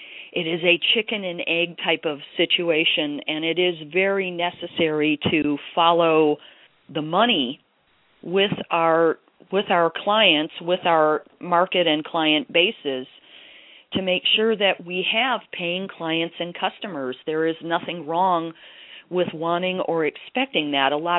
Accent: Detroit, Michigan, United States; for example, I am originally from Detroit

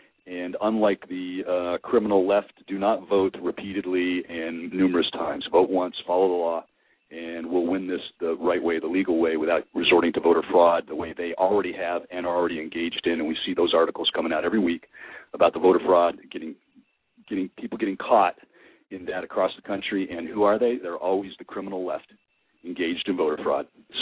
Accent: Florida, United States; not just in my home state of Florida where I really floated that stuff out there.

